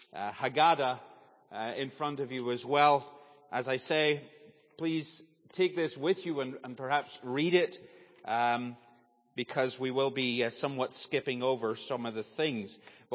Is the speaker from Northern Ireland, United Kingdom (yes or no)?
yes; Northern Ireland, United Kingdom; now in Northwest Arkansas, United States; I'm Northern Irish. I usually tease you and say I'm from Northwest Arkansas, which I am. That's where I live. But, of course, the accent's a little further than that.